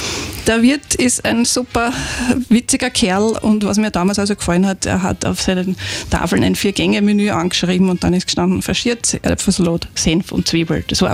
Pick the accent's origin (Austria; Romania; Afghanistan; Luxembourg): Austria; Lower Austria; ich komme ja auch ursprünglich, also nicht direkt aus dem Machfeld, aber ich bin auch aus dem Bezirk Gensandorf, also ganz vom nördlichen Rand.